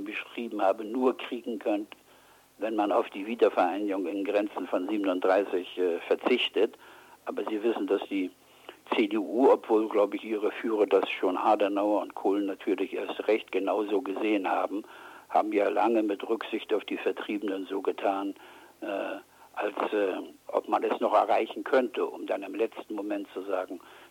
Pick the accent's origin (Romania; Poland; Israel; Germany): Poland; Gdansk, Pomeranian Voivodeship; moved away; Ich bin selbst aus Danzig, ich weiß also, welche Gefühle dort jemanden, der von dort vertrieben worden ist, bewegen.